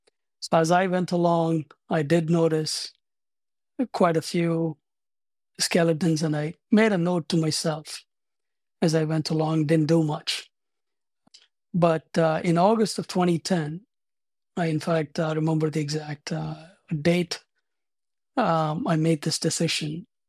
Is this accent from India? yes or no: yes; India; moved away as an adult; I'm originally from India. I came here as a student pursuing graduate studies in accounting and forgot to buy a ticket back home. And I've stayed here ever since.